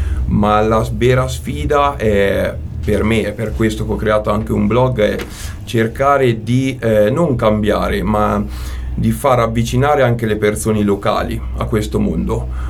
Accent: Umbertide, Umbria, Italy; born there; Io sono nato a Umbertide e non nel bacino del Trasimeno

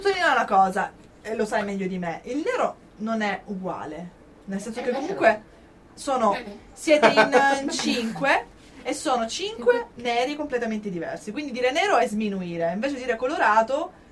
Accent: Calabria, Italy; nel momento in cui dico sono della Calabria, allora uno dice oddio sei del sud, oddio Calabrese

